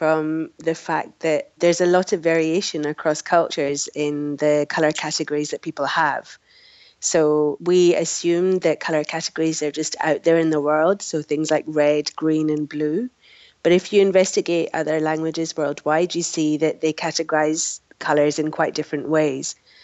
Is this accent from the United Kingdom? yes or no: yes; Glasgow, Scotland, United Kingdom; now in Nijmegen, Netherlands; I'm from Glasgow, but I work in Nijmegen in the Netherlands.